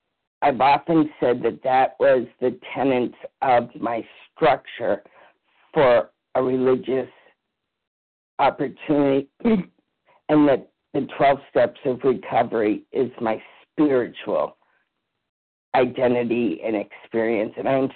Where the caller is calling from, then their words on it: New Hampshire, United States; I'm calling from New Hampshire.